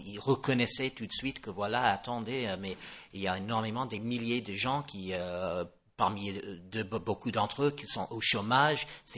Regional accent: United States; French is a second language; now in France; C'est un décollage qui, en tant qu'étranger, en tant qu'Américain en France, c'est la chose qui me frappe le plus, quoi.

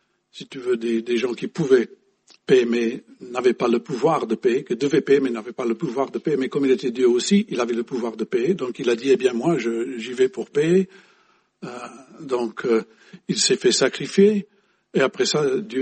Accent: England, United Kingdom; French is a second language; dans ma jeunesse en Angleterre

